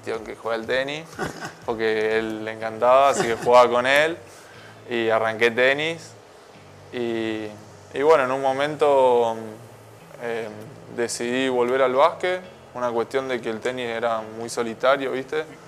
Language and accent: Spanish; Plotier, Neuquén, Argentina; Vengo de Plotier, que también muy tranquilo.